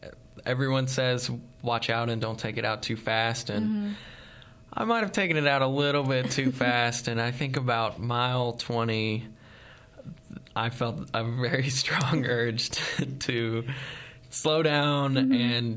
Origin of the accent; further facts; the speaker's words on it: Fayetteville, Arkansas, United States; oh my gosh, we're both from Fayetteville.